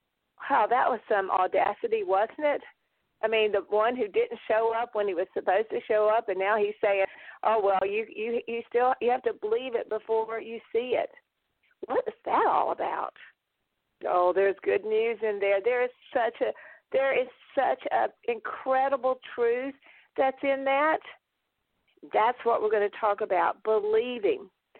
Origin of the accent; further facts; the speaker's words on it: Augusta, Georgia, United States; accent: southern; now in Baltimore, United States; Yes, I know. You hear this southern accent. I raised my voice and spent most of my life in the heart of Georgia, in Augusta, Georgia. For the last 15, 16 years, we've made our home in Baltimore